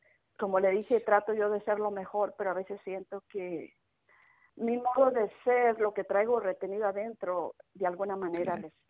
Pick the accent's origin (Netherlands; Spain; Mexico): Mexico; moved away as an adult; now in United States; Tengo una carrera aquí en Estados Unidos, a pesar de que me crié y nací y me casé en México, llegué aquí echándole ganas